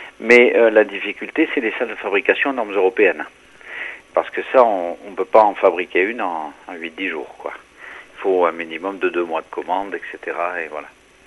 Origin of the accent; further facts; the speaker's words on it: Nouvelle-Aquitaine, France; On a 150 estives chez nous, en Béarn.